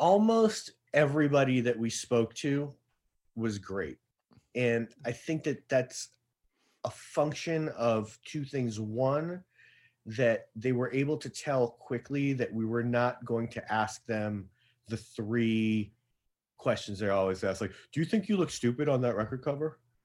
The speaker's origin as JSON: {"language": "English", "region": "New York", "country": "United States", "tie": "born or raised there", "said": "And I wasn't even really aware, even though I grew up in New York, of sort of like the interconnectedness of these cover bands in the early 80s"}